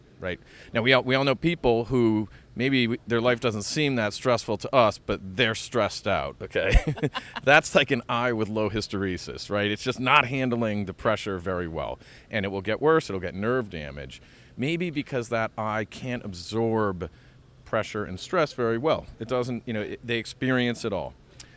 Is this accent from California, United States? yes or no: no; New York City, New York, United States; And yep, we're in my hometown of New York City.